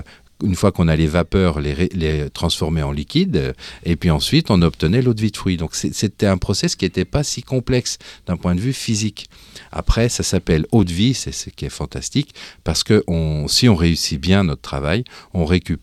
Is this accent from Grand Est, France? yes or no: yes; Grand Est, France; Je viens d'Alsace, tout droit depuis ce fabuleux pays français.